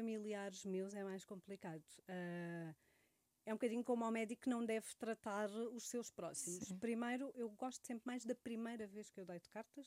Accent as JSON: {"language": "Portuguese", "region": "Alentejo", "country": "Portugal", "tie": "born or raised there", "said": "Eu também cresci no Alentejo, numa aldeia."}